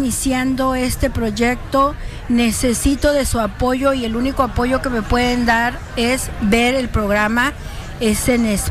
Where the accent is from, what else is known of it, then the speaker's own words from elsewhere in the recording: Mexico City, Mexico; De la Ciudad de México, del Distrito Federal. Para la gente, si alguno de ustedes es del Distrito Federal, soy de la colonia Tlalpan.